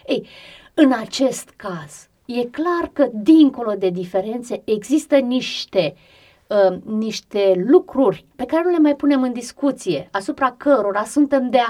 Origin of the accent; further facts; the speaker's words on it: Romania; Faptul că suntem români, că vorbim aceeași limbă și ne înțelegem în limba pe care o vorbim.